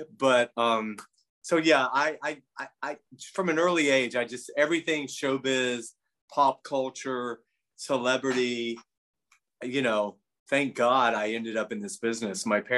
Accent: Athens, Georgia, United States; Well, I grew up in Athens, Georgia, not too far from where you are, in a college town. I was the youngest of 4 boys.

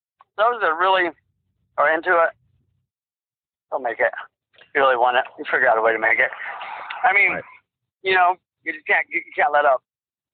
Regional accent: Kansas City, Missouri, United States; I was lucky because I grew up in Kansas City around a good friend of my best friend, Dennis McCoy.

